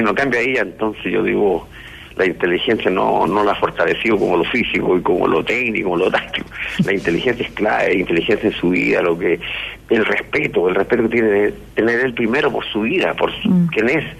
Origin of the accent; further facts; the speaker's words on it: La Serena, Coquimbo, Chile; Yo estoy acá en Serena, Coquimbo, en mi tierra